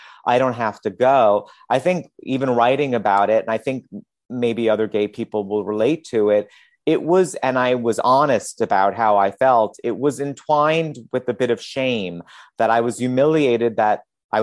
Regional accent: Queens, New York, United States; But when I grew up in Queens, you know, the family next door and the woman who lived next door, Irene, was the closest person in my life next to my parents to me for 40 years

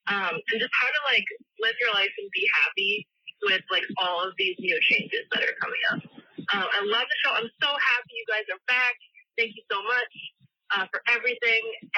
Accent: Boston, Massachusetts, United States; I am from Boston.

